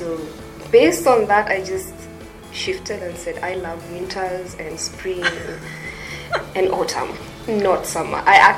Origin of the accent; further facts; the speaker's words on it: Kenya; I'm from Kenya.